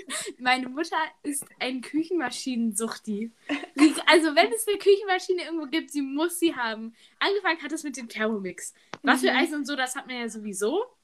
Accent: Hanover, Lower Saxony, Germany; ich glaube nicht, dass es das bei uns in Hannover gibt.

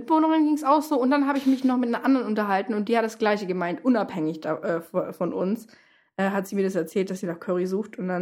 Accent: Germany; ich bin aber auch, also als Deutscher ist man da aber dann auch nochmal abgeschreckter, weil selbst in Deutschland essen wir nicht so viel Fleisch wie hier.

